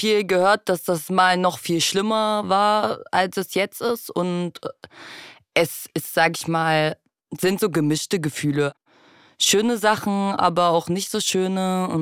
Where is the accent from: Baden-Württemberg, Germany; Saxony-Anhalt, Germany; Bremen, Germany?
Saxony-Anhalt, Germany; Halle; born there; Also das ist da in der hallischen Innenstadt, nördliche Innenstadt, wo ich geboren bin, ist das so ein Mix.